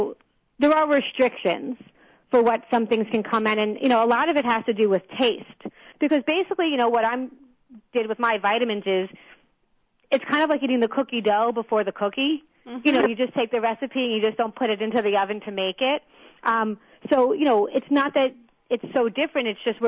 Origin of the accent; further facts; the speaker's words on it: New York, United States; I must say I am from New York, so I met with the aides of some New York senators and congressmen.